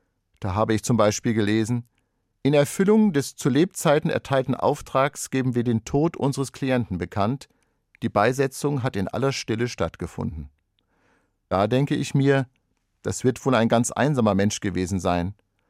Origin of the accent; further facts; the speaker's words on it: Wiesbaden, Hesse, Germany; über Ereignisse in meiner Heimatstadt Wiesbaden zu informieren